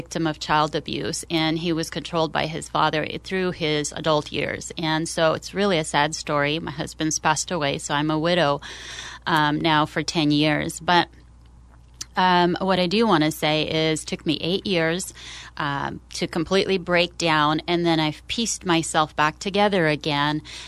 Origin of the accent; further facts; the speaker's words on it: Oregon, United States; Hi. So, yes, I was born and raised here in Oregon. My parents immigrated here to the United States as refugees.